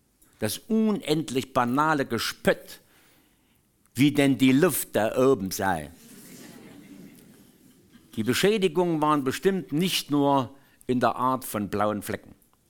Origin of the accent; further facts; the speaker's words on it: Zwickau, Saxony, Germany; wohnt in meiner Heimatstadt Zwickau im Haus gegenüber